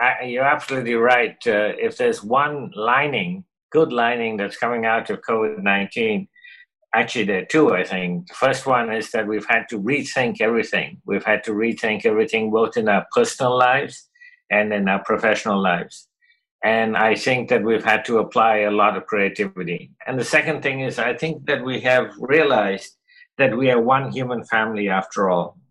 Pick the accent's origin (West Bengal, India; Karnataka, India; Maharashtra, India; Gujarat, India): West Bengal, India; Kolkata; growing up in Calcutta, where there was a great deal of poverty at that time